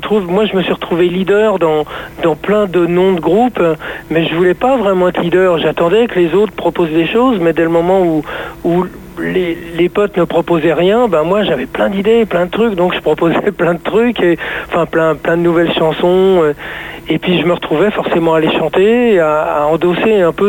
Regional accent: France; Et puis là, on se dit, ouais, on est français, c'est peut-être mieux de d'écrire des trucs en français, et parce que voilà, c'est notre culture, c'est notre truc.

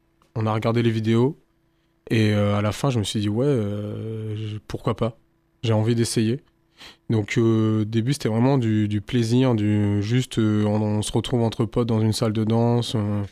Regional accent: Tours, Centre-Val de Loire, France; danseur hip-hop, je suis de Tours à la base.

